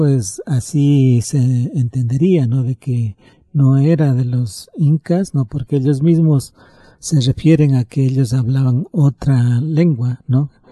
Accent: Otavalo, Imbabura, Ecuador; born or raised there; also born or lived in Ipiales, Colombia

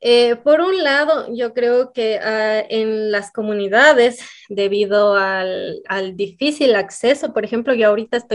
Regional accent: Cotacachi, Imbabura, Ecuador; de la comunidad de acá de Turuco, en Cotacachi, de donde yo soy.

